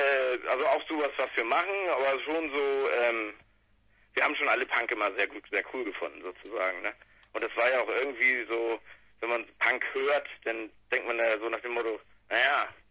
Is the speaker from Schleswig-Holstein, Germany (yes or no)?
yes; Weddingstedt, Schleswig-Holstein, Germany; Wir kommen eigentlich aus Weddingstedt, das ist richtig.